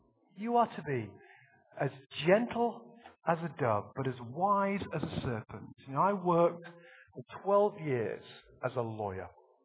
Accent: England, United Kingdom

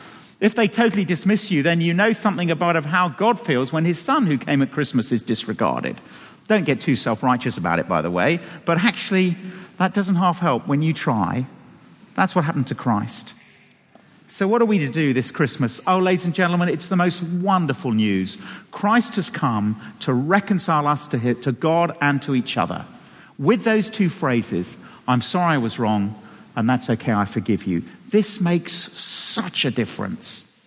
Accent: England, United Kingdom; we're classically English. The English do this.

